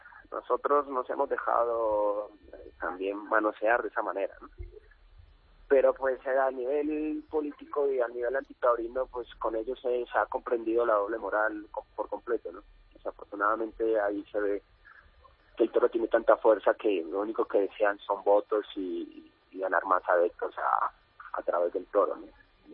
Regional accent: Colombia; haber vivido esto en primera persona y más en mi país

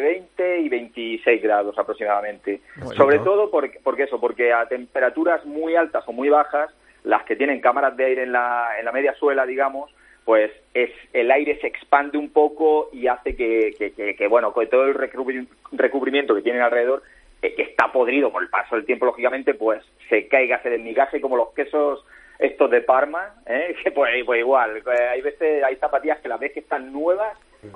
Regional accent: Jumilla, Region of Murcia, Spain; date cuenta que yo soy de Jumilla, tierra de vino.

